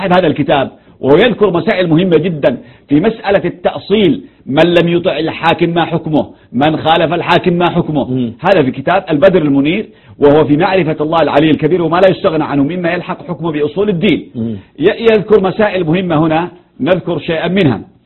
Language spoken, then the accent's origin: Arabic; Yemen